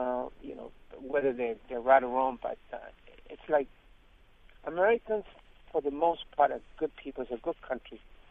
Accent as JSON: {"language": "English", "country": "Chile", "lives_now": "United States"}